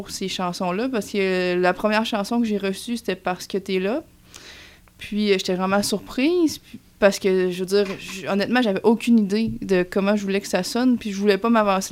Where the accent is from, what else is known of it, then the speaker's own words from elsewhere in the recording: Quebec City, Quebec, Canada; Je m'attendais pas, je viens de Québec, je m'attendais pas à ce qu'il y ait autant de gens à Montréal.